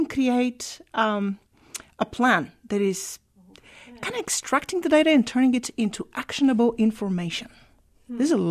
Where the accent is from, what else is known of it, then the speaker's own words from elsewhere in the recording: Bulgaria; I'm originally from Bulgaria.